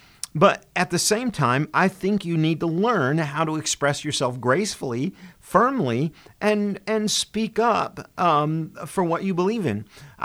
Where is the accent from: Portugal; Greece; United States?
United States; Boy, I'm telling you, I'm so glad I'm an American. Aren't you glad you're American?